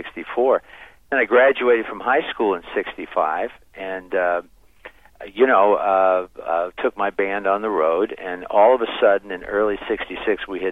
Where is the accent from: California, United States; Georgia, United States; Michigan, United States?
Michigan, United States; Niles; I started out in my hometown of Niles, Michigan. Grew up in a little town